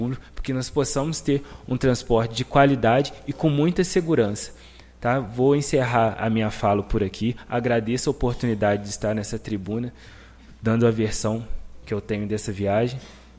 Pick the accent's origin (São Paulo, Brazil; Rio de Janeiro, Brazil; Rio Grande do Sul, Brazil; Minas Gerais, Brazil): Minas Gerais, Brazil; Juiz de Fora; Eu sou um professor que estou aqui em Bicas tem 3 anos, mas sou natural de Juiz de Fora, moro lá, venho aqui somente para trabalhar